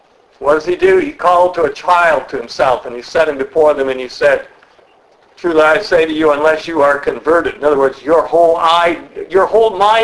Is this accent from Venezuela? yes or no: no; Canada; now in United States; I was born as a Canadian, and I'm therefore a Canadian citizen by birth. But I became an American citizen by naturalization